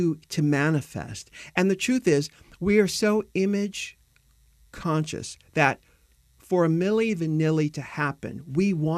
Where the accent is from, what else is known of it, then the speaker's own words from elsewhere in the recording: United States; I'm American